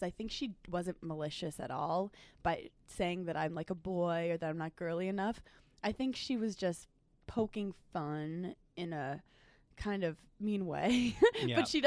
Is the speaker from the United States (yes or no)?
yes; New York City, New York, United States; I'm from New York City, so I don't know what it's like growing up in the South with a military family